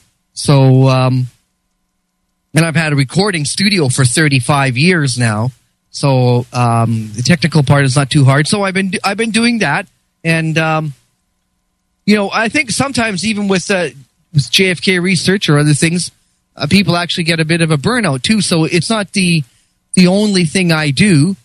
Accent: Canada; I'm Canadian

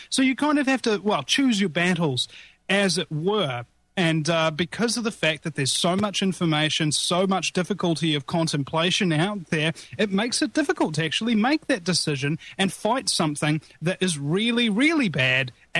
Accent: New Zealand; Being a New Zealander, I mean, this might be an ironic thing to say

